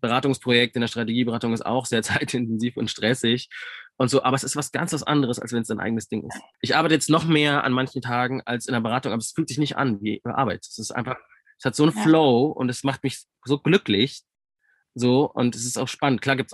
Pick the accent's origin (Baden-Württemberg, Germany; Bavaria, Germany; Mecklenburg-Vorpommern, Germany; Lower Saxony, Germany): Bavaria, Germany; vor allem nicht in Bayern oder aus dem Chiemgau, wo ich herkomme